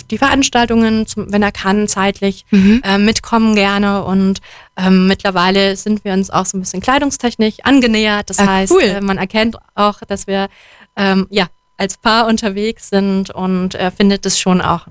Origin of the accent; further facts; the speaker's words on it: Berlin, Germany; moved away as an adult; Ja, ich bin ja ursprünglich aus Berlin und hier vor 6 Jahren hergezogen.